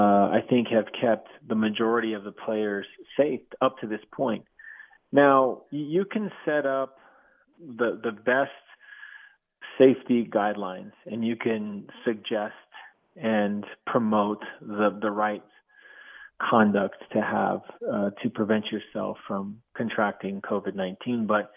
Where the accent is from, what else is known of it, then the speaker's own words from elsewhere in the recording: New Mexico, United States; from my home state of New Mexico